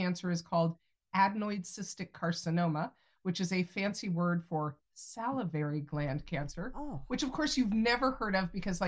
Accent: California, United States; also born or lived in New York City / Boston; I grew up in California, though moved to the East Coast for about 12 years, during which time I lived in New York City, I lived up in Boston

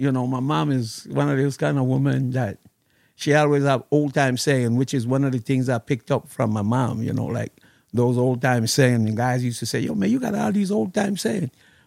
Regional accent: Costa Rica; would you believe that growing up in Costa Rica, I spoke English before I speak Spanish.

